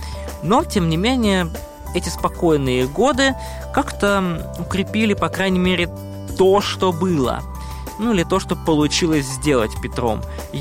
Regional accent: Moscow, Russia; Да, я сам из Москвы родом

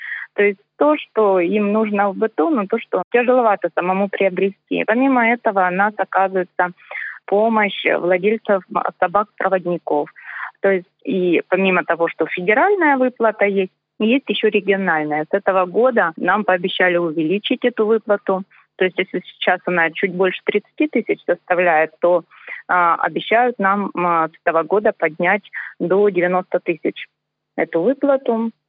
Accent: Donetsk, Donetsk Oblast, Ukraine; now in Russia; я была беженкой из Донецка. И в 2014 году у меня еще не было гражданства.

